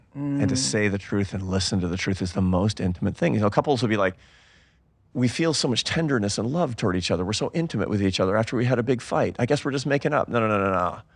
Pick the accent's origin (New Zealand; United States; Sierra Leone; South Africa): United States; Seattle, Washington; I'm from Seattle. We don't do that.